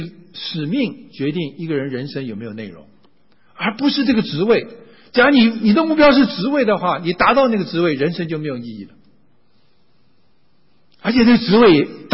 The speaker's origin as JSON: {"language": "Chinese", "country": "Taiwan", "tie": "born or raised there", "said": "因为我从小在台湾冬天都没有暖气的，冬天都是40到50度的台湾，而且下雨"}